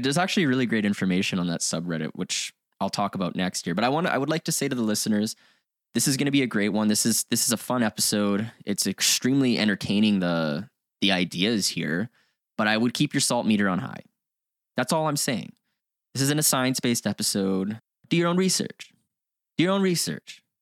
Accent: Canada; We're Canadian, by the way, for first time listeners

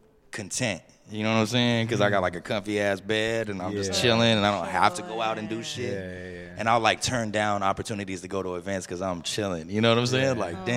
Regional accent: Santa Ana, California, United States; this ideology is a huge reflection of the fact that I'm from Santa Ana, because that's just a thing in Santa Ana, whether you're a rapper or not.

